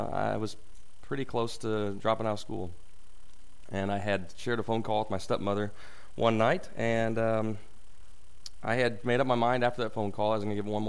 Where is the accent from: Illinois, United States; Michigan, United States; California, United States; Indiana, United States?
Illinois, United States; Farmington; because I'm originally from Farmington, Illinois, kind of familiar with this territory.